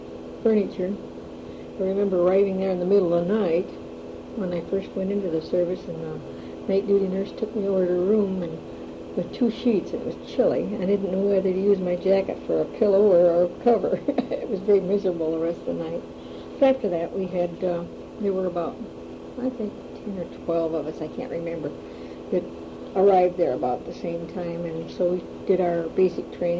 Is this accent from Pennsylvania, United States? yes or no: no; South Dakota, United States; also born or lived in Iowa; But I grew up in South Dakota.